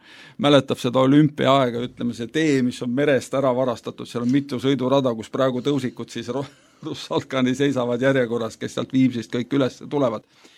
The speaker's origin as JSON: {"language": "Estonian", "town": "Tallinn", "region": "Harju County", "country": "Estonia", "tie": "born or raised there", "said": "Ma olen sündinud kasvanud Pirital."}